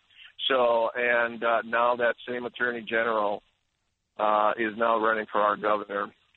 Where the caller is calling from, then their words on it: North Dakota, United States; also born or lived in Minnesota; And I'm calling from a state that is very, very pro-life. Very thankful my wife and I moved from Minnesota to North Dakota for many reasons